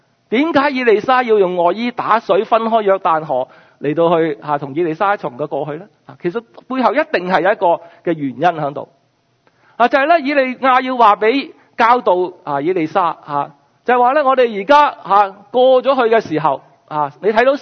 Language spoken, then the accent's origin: Cantonese; China; 我中國人嗰種難得，難得係呢係好難啊